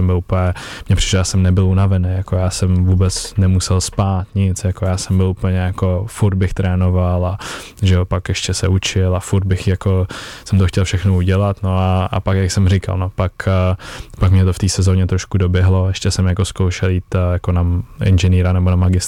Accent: Prague, Czechia; tím jsem tady z Prahy

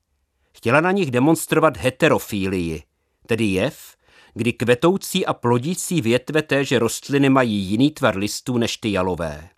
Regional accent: Prague, Czechia; znovu vydal na místo, kde jsem strávil dětství, na Malvazinky do Xaveriovy ulice.

